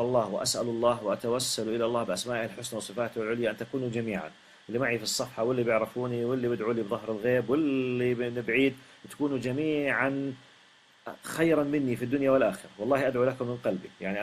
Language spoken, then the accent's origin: Arabic; Jordan; now in Saudi Arabia; مع اني اردني عايش بالسعوديه